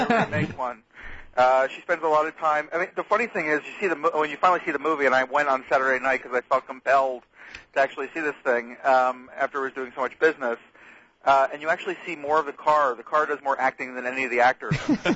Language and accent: English; Hollywood, California, United States; I'm from Hollywood.